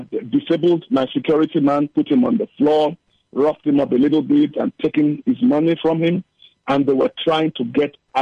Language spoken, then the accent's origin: English; Nigeria